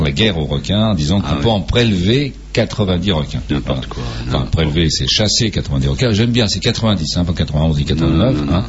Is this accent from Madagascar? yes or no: yes; Madagascar; on vient de Madagascar